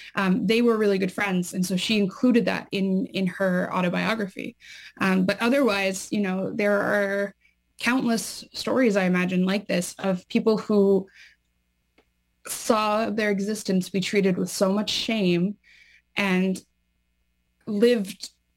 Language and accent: English; Newfoundland and Labrador, Canada; because I'm a Newfoundlander